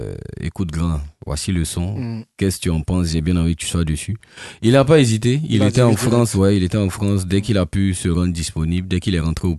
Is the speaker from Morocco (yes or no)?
no; Côte d’Ivoire; Je viens de Côte d'Ivoire, 100% ivoirien.